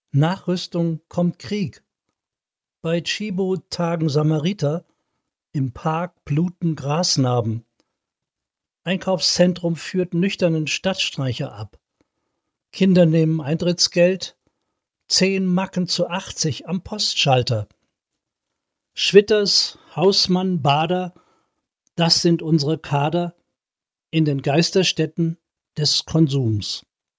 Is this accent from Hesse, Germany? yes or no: yes; Kassel, Hesse, Germany; born there; Ich komme aus Kassel, bin dort geboren, während des Zweiten Weltkriegs.